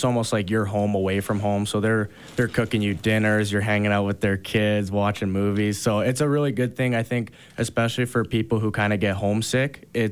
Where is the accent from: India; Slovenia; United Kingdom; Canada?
Canada; now in Park City, United States; I came from Saskatchewan, BC